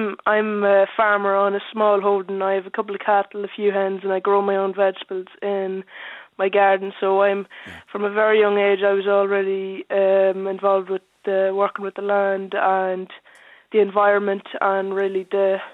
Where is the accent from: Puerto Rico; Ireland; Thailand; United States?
Ireland; Kingscourt, Ulster; Yeah, Kingscourt, County Cavan.